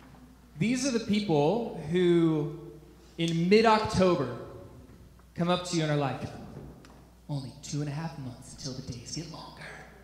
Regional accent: Nebraska, United States; We moved here over the summer from Nebraska, from Omaha.

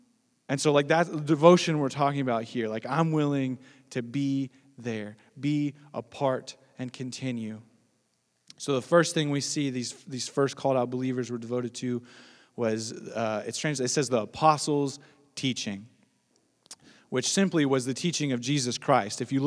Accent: United States; like I'm American, so I immediately think of like the ridiculous football, like American football culture in the States

